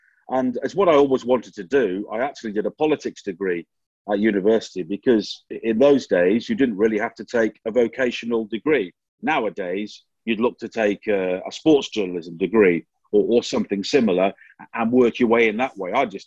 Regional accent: Chester, North West England, United Kingdom; now in London, United Kingdom; I was brought up in Chester, but my dad's from the Wirral, which is why I support Tranmere.

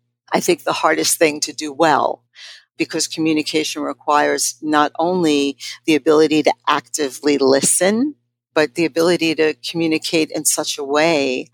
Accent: New York City, New York, United States; I'm a kid from the Lower East Side before it was groovy. I'm a product of all New York City public education from high school through all my graduate degrees.

